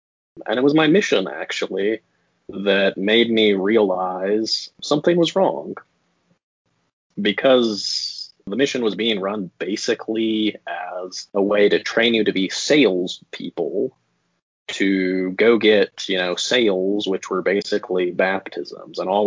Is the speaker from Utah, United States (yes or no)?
yes; Utah, United States; also born or lived in Alaska; Typical Mormon upbringing in Utah. Although I guess because I grew up in Alaska too